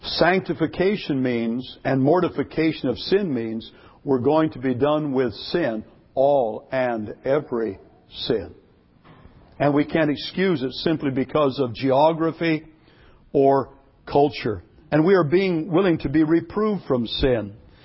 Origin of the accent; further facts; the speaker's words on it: California, United States; Well, I'm from California, and they just absolutely made my life miserable. "You're one of those carnal Californians," they told me.